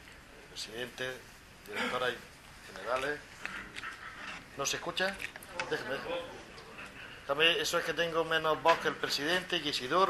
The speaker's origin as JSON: {"language": "Spanish", "town": "Lorca", "region": "Region of Murcia", "country": "Spain", "said": "yo soy de Lorca."}